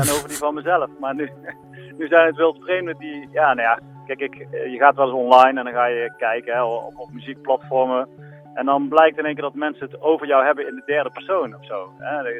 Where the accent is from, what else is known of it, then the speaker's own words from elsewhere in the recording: Erp, North Brabant, Netherlands; now in Veghel, Netherlands; Ik woon in Veghel, nee. Ik kom uit Erp, en sterker nog. Ja, Erp is al niet zo heel groot, maar ik ben opgegroeid op het platteland van Erp. Tussen Keldonk en Boerdonk, zeg maar.